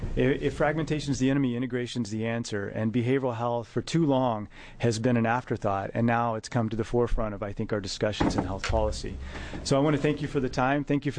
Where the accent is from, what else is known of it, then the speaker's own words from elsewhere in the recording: Tennessee, United States; Well, you wouldn't know I'm actually from Tennessee, and we do speak slower now. The further away I get, the faster I speak.